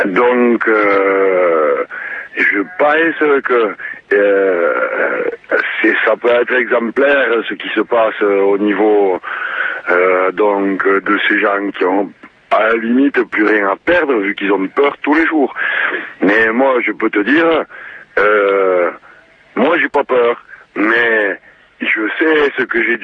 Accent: Pyrenees, France; moved away as an adult; il a fallu que je dégage de chez moi, je suis parti des Pyrénées, travailler dans les Alpes et en Provence.

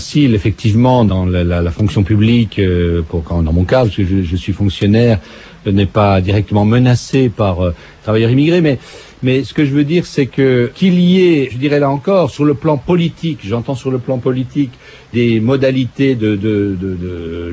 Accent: Grand Est, France; Vous savez, aujourd'hui, moi, je viens de Lorraine

